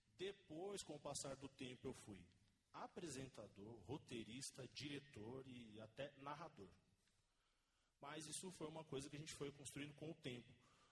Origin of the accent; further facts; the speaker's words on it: Osasco, São Paulo, Brazil; até que eu conheci uma TV regional lá na minha cidade, em Osasco